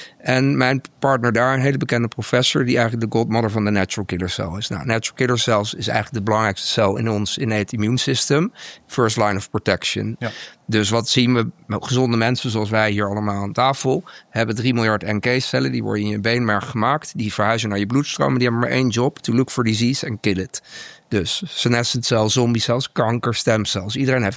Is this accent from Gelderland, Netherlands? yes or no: yes; Gelderland, Netherlands; Ik ben opgegroeid in de Achterhoek. Ik heb rechten gestudeerd in Leiden